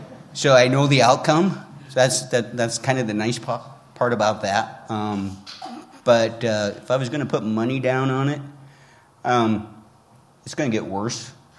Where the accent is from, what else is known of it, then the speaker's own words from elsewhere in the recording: Libby, Montana, United States; Who has an interesting connection to my hometown, Libby, with the development of the Zonalite mine with all the asbestos in it.